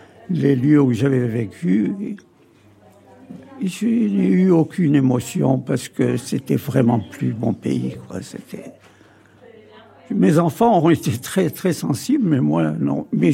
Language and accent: French; Guelma, Guelma Province, Algeria; born there; je suis né en 1936 à Guelma, qui est l'est de l'Algérie. Et ma famille est originaire de deux régions différentes, deux pays différents, c'est-à-dire du côté de mon père, c'est l'Italie et la Calabre